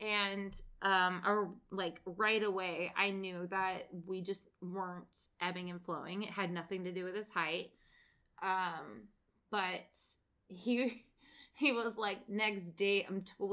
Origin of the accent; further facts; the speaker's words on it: Portland, Oregon, United States; For those of you who don't know Grimm, we are from the Portland area, and Grimm is filmed almost exclusively in Portland.